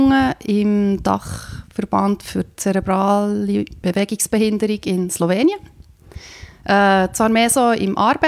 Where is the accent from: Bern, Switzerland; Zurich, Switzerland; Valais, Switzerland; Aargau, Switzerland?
Bern, Switzerland; moved away as an adult; now in Slovenia; Wie gesagt, ich bin in Bern aufgewachsen, in einem Dorf. Und mein Vater ist Slowen, Mutter Schweizerin.